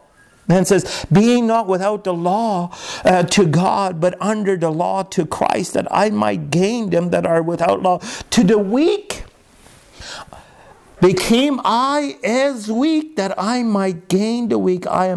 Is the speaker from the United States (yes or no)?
no; Canada; I'm Canadian and you're not.